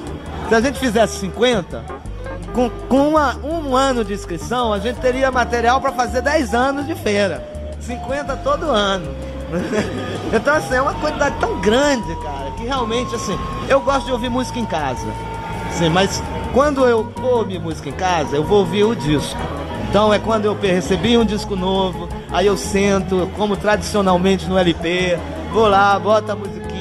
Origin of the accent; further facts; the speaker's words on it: Brazil; Primeiro, é porque eu sou brasileiro, né?